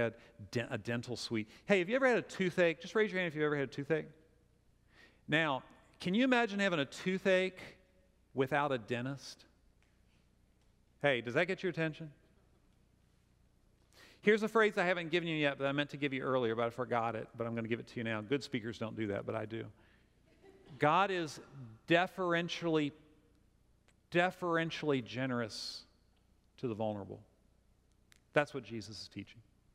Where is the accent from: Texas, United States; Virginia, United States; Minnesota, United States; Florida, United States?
Virginia, United States; Winchester; I grew up in Winchester, and I know that area, and I live here, and I know this area.